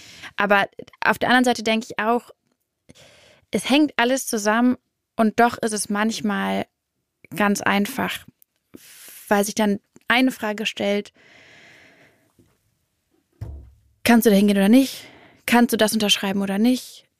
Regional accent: Hamburg, Germany; bin ich auch Hamburgerin.

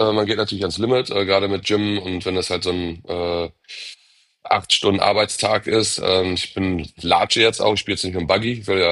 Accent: Ratingen, North Rhine-Westphalia, Germany; ich bin ja auf dem Golfplatz groß geworden quasi. Meine Mama hat die Golfclub-Gastronomie gemacht im Düsseldorfer Golfclub in Rating. Da war ich 2

